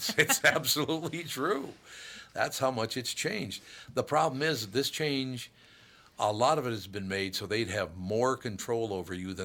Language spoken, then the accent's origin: English; Minnesota, United States; growing up in Minnesota was heaven. It was wonderful. To walk downtown Minneapolis was fantastic. Go across the river to St. Paul, it was wonderful.